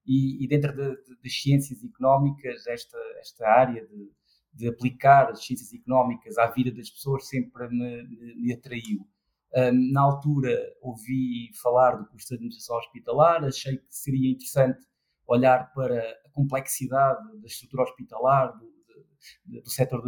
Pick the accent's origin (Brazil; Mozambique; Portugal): Portugal; Serpa, Beja; moved away as an adult; now in Lisbon, Portugal; Eu, de facto, nasci em Serpa, eu fiz todo o meu ensino secundário em Serpa, e depois vim fazer a minha licenciatura para Lisboa, para o Instituto Superior de Economia e Gestão.